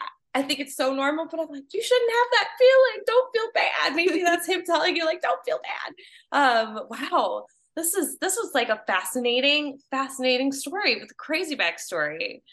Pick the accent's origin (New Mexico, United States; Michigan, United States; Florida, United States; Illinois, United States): Illinois, United States; Palos Heights; I'm from Palos Heights. It's by like Orland Park.